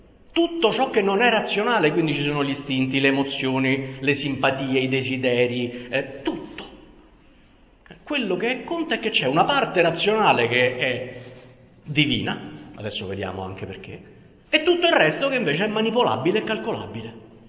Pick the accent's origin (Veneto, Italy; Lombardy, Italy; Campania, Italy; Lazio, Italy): Lazio, Italy; Rome; Essendo romano, spesso su sta frase mi inceppo